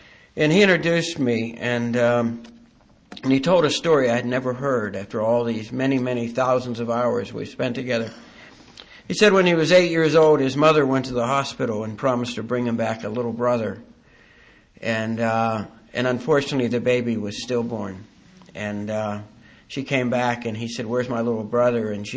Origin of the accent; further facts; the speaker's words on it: Ireland; I'm the eldest son and the second child in a family of 11 children. I'm Irish.